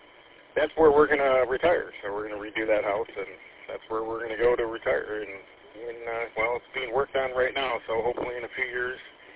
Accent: Troy, Michigan, United States; Well, I graduated high school in Troy in southeast Michigan. Currently, I'm in Birch Run

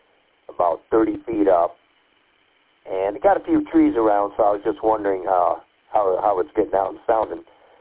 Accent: Birch Run, Michigan, United States; from Birch Run. Kind of new to the hobby here.

